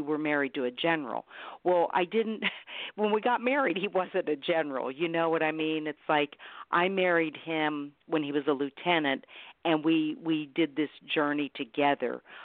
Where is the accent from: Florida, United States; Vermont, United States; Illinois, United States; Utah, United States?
Vermont, United States; My husband and I, both of us come from civilian families. We're from Vermont.